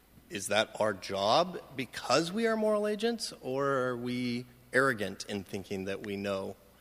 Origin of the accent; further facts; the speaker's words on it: Portland, Oregon, United States; I'm from Portland, Oregon.